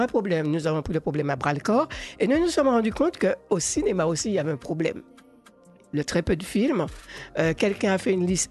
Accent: Martinique, France; Je suis originaire de la Martinique.

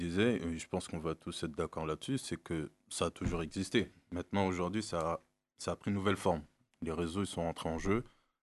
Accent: Montreuil, Île-de-France, France; Moi, j'ai grandi à Montreuil à côté.

